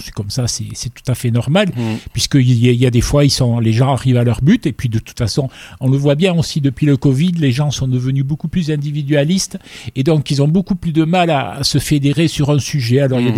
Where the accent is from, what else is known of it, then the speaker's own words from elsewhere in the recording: Monein, Nouvelle-Aquitaine, France; born there; Alors moi, je suis né dans les Pyrénées-Atlantiques, à Monin.